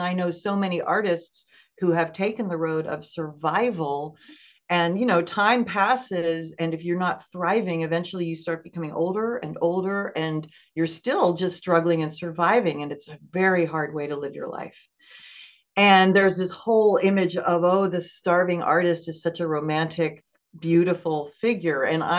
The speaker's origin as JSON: {"language": "English", "region": "East Coast", "country": "United States", "tie": "born or raised there", "moved": "yes", "said": "I defected to the West because I grew up on the East Coast. I came to San Francisco."}